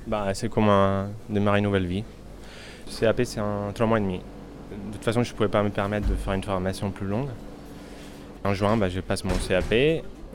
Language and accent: French; Barcelona, Catalonia, Spain; now in France; je suis originaire de Barcelone. Ça fait une dizaine d'années que j'habite en France